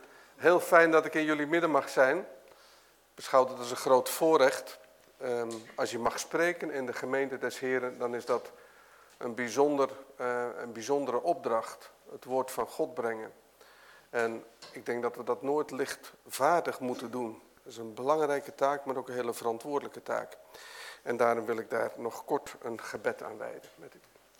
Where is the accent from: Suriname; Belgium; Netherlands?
Netherlands; Zeist, Utrecht; Ik kom dus ook gewoon uit Zeist. Ik ben lid van de gereformeerde kerk Vrijgemaakt in de Van Reneweg.